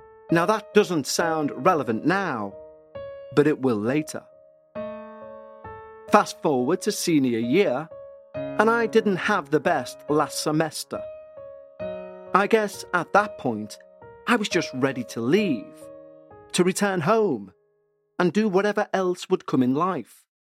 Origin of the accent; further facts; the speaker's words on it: East Coast, United States; I'm from the East Coast of the US, but I went to college in the Midwest, several hundred miles away from home.